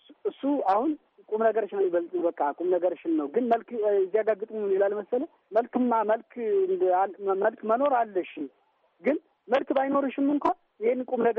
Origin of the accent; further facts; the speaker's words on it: Debre Markos, Amhara, Ethiopia; now in Addis Ababa, Ethiopia; እኔ ጎጃም የተወለድኩት ጎጃም ደብረ ማርቆስ አብማ የሚባል አካባቢ ነው ተወልጄ ያደግኩት